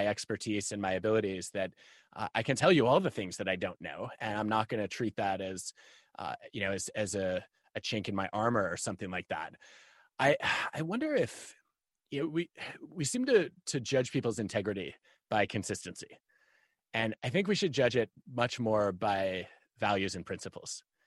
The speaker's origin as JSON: {"language": "English", "region": "Michigan", "country": "United States", "tie": "born or raised there", "said": "I grew up in Michigan, and I had a dream."}